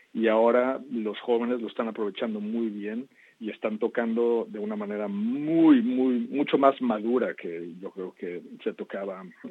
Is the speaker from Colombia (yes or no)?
no; Mexico; los años que crecí en México, en el que fueron mis años formativos